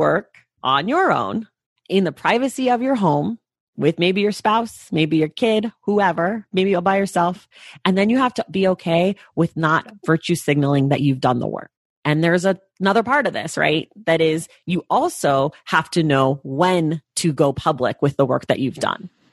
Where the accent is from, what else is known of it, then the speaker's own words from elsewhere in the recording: United States; I'm aware that I have a privilege being American and being wealthy and like being able to travel to other countries.